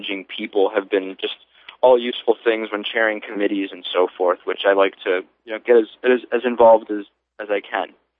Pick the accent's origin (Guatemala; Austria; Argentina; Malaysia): Argentina; now in United States; I'm originally from Argentina. … I've lived in Massachusetts since 1989